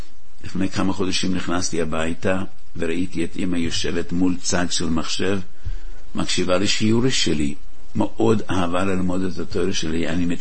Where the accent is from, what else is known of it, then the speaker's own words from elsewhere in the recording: Brooklyn, New York, United States; הייתי ילד קטן, אני ובעיקר אחיי הגדולים, אמא ביחד עם חברותיה הקימו בבורו פארק